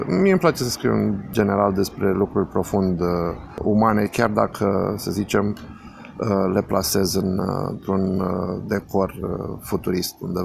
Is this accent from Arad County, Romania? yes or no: no; Iași, Iași County, Romania; Da, eu vin de la Iași